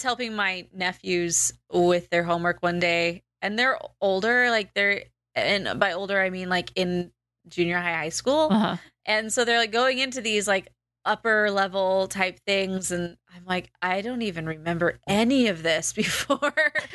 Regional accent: United States; kings are bad because I'm an American.

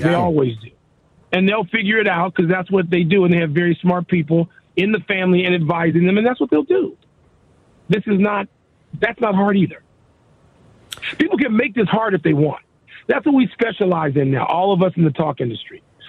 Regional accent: Chicago, Illinois, United States; now in Arizona, United States; I'm in Arizona. This is you can't avoid it just being a Midwestern person and being a Chicagoan because there's so many of us here.

